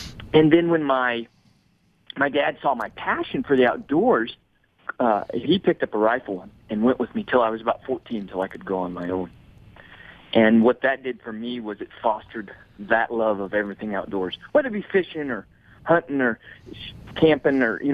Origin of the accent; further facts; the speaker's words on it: Las Cruces, New Mexico, United States; now in Colorado; And I moved up here from New Mexico, where I was born and raised, southern New Mexico, Las Cruces, to be specific.